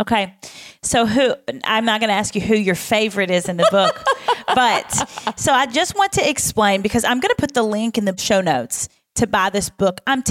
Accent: Southern United States, United States; I am also from the South

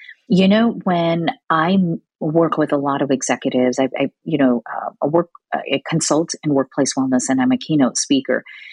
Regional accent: Illinois, United States; English is a second language; And I'm the daughter of immigrants here, and English is my third language. And I grew up in a small town in Illinois.

